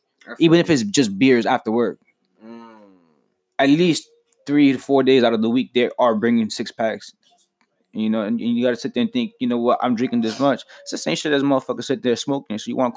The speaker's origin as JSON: {"language": "English", "town": "Queens", "region": "New York", "country": "United States", "said": "But to me, personally, bro, I'm a New Yorker, a Queens head, so I got that beat."}